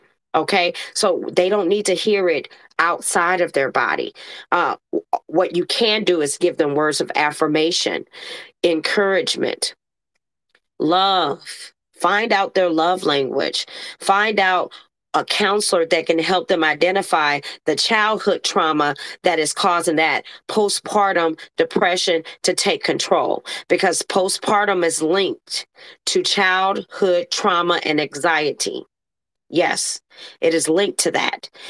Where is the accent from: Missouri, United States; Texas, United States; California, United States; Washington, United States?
Missouri, United States; St. Louis; I live in St. Louis. I'm born and raised in St. Louis.